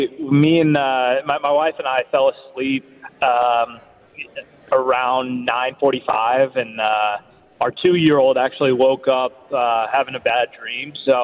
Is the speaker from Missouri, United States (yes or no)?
yes; St. Louis, Missouri, United States; I grew up in St. Louis, so I watched Skip play all the time in my youth days